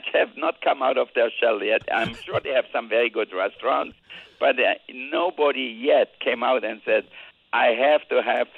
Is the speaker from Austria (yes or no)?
yes; Austria; now in United States; Yeah, growing up in Austria.